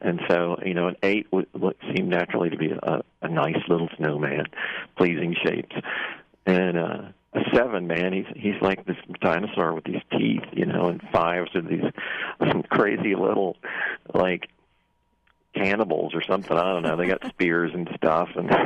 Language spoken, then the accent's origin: English; Louisiana, United States; I'm from Louisiana